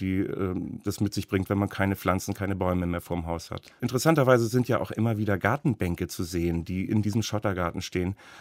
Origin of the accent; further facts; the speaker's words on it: Berlin, Germany; Ich selbst bin Berliner und erlebe das hier im Berliner Raum eher weniger